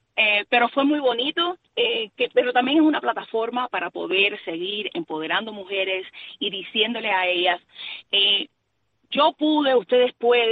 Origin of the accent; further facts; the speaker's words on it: Cuba; ¿dónde tú eres? Yo soy cubana. Igual yo hablo muy cubanaza.